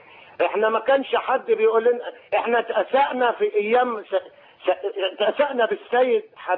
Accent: Suez, Suez Governorate, Egypt; انا من السويس.

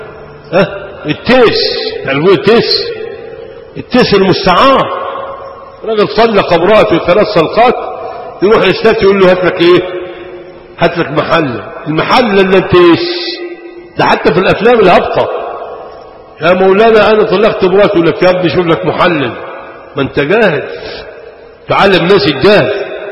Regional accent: Sharqia Governorate, Egypt; يا عم باكل بس انا راجل شرقاوي

